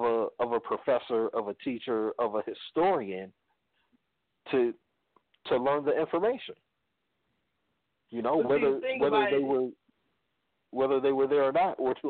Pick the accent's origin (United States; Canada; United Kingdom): United States; New York; No, I didn't live in Pennsylvania. I'm from New York. I've been to Philly.